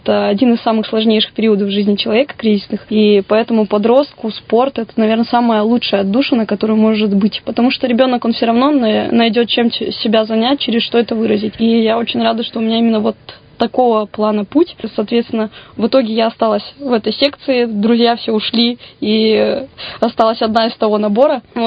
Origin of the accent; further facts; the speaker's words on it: Cheremkhovo, Irkutsk Oblast, Russia; Родом из Черемхова.